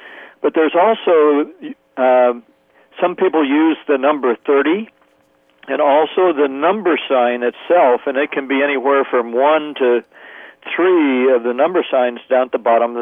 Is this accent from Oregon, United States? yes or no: yes; Hillsboro, Oregon, United States; I'm from Hillsboro, Oregon.